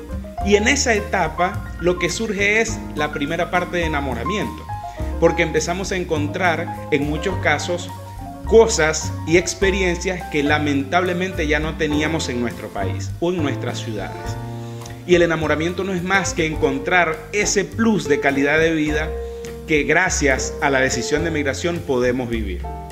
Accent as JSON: {"language": "Spanish", "country": "Venezuela", "moved": "yes", "said": "La migración, al menos para mí, que soy de Venezuela, ha sido en los últimos años un tema de mucha controversia, porque hemos salido muchísimos por diversas razones"}